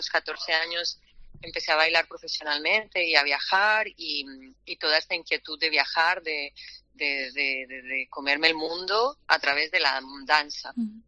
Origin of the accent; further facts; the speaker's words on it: Colombia; Yo soy colombiana, entonces también es un país donde se respira y donde se vive bailando, cantando